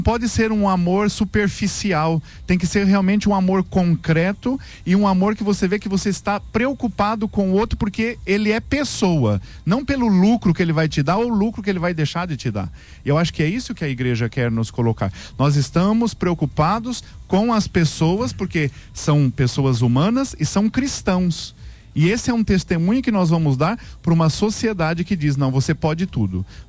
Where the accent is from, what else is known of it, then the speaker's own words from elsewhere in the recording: Urânia, São Paulo, Brazil; Agora eu estive recentemente na minha terra, né? Lá no interior de São Paulo, Urânia